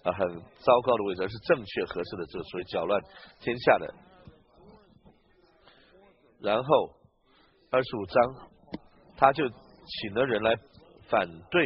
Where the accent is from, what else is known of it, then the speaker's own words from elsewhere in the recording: northern China, China; 我们这两个人乃是彼此不同的，我是北方人，你是南方人。